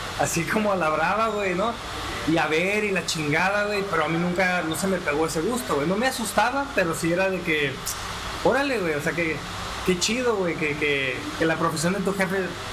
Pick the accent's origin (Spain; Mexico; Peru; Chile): Mexico; Reynosa, Tamaulipas; yo vengo de Reynosa, güey. Entonces ahí es mucho trabajar para Pemex, güey. Es así como la norma.